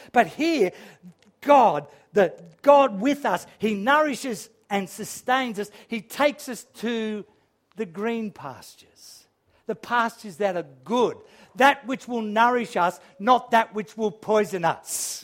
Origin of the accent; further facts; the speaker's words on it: Sydney, New South Wales, Australia; And we grew up in Sydney, and often for us, Christmas was going back visiting my mother's family in particular.